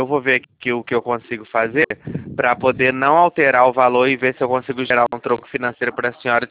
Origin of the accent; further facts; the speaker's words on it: Santa Luzia, Rio de Janeiro, Brazil; Eu sou de Santa Luzia, ali perto de Manilha.